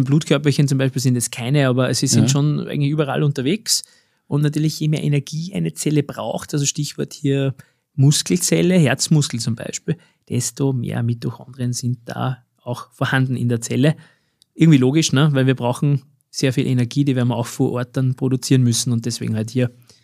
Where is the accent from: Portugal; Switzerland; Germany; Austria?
Austria; Als Österreicher kann man zumindest noch sagen, Skifahren mit der Tochter.